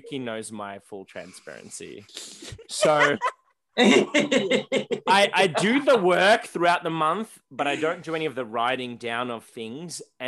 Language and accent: English; Australia; because I'm an Aussie, I'll say how it is.